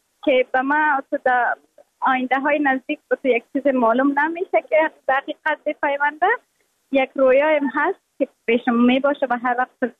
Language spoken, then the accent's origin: Persian; Afghanistan; moved away; من از افغانستانم رای خود وعده کرده بودم، برآمده بودم